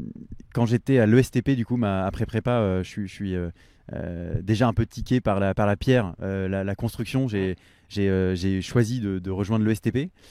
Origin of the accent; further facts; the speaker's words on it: Lyon, Auvergne-Rhône-Alpes, France; j'ai 30 ans. Je suis lyonnais d'origine. Mes parents viennent de Bretagne et de Normandie, mais j'ai grandi à Lyon.